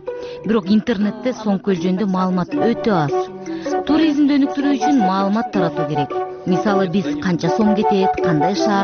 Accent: Canada; Kyrgyz is a second language; Канададан келдим.

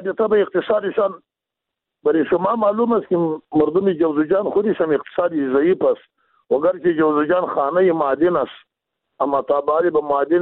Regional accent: Afghanistan; ما مردم افغانستان به هر صورت خودی ما افغان هستیم، از افغانستان هستیم

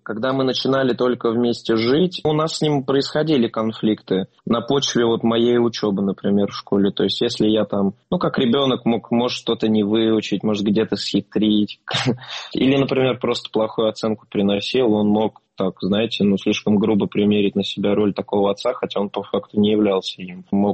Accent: Mikhaylovka, Volgograd Oblast, Russia; Мы все из Волгоградской области, город Михайловка. Я там родился, мама там родилась.

